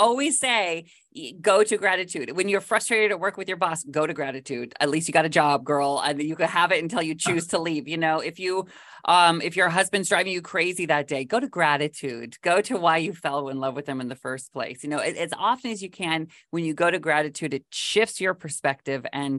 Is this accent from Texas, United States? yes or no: no; Washington, United States; Because I grew up in Washington State. And so every year for college, I'd go back for home, to Washington to stay with my parents